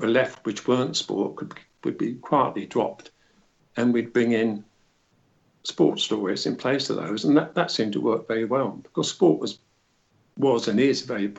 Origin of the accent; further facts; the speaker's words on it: St Albans, East of England, United Kingdom; born there; Well, as I was born in St Albans, St Albans City Football Club.